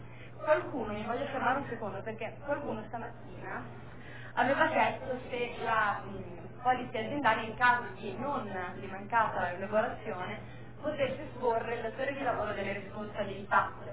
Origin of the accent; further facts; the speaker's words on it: Bologna, Emilia-Romagna, Italy; sono un avvocato, vengo da Bologna, dove abito ed esercito la mia professione.